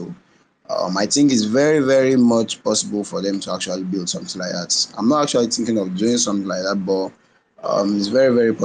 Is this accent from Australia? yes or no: no; Nigeria; I'm actually a Nigerian.